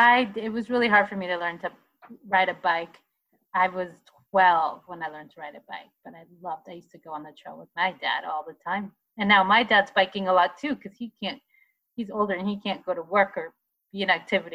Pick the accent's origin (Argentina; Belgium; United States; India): Argentina; I'm from Argentina and my family's Jewish, so I have a lot of kind of home traditions.